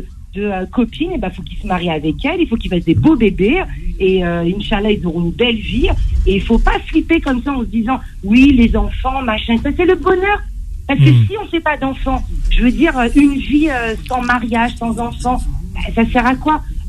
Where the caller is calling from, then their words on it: Pantin, Île-de-France, France; de Pantin.